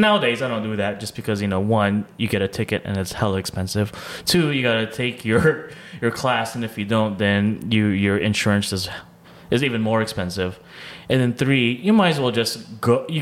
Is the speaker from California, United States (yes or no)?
yes; San Diego, California, United States; Just because growing up in Mira Mesa and then having like Fast and the Furious, you know, and then going to Sorrento Valley and then racing down that straightaway or over here in Kearney Villa.